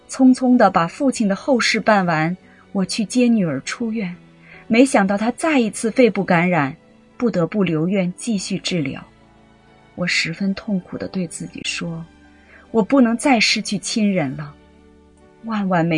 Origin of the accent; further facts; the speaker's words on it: Shanghai, China; 1955年3月7日，我出生在上海徐汇区泰安路的一个小业主家里